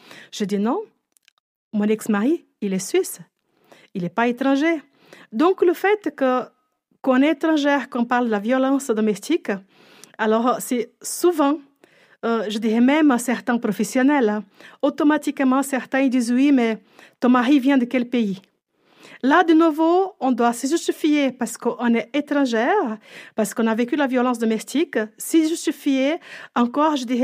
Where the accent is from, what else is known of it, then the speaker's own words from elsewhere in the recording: Brazil; first language Portuguese; French is a second language; je venais de Brésil, parce que même ma culture, d'où je viens, ça devait rester caché. Ma langue, qui est le portugais